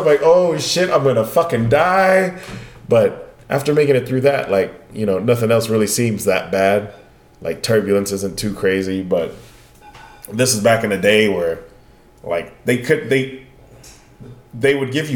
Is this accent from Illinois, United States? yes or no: no; Atwater, California, United States; me and my buddy back home, my buddy Josh, they used to have like $100 flights from my hometown in Atwater to... Vegas